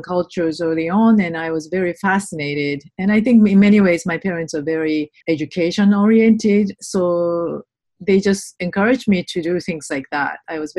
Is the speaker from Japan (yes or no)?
yes; Tokyo, Japan; moved away as an adult; I was born in Tokyo in 1960. Post-World War II, like economic miracle growth was taking place.